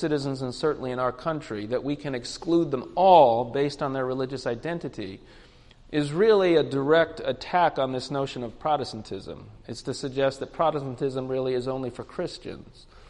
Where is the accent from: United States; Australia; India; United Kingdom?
United Kingdom; England; I'm from England. I was born in England.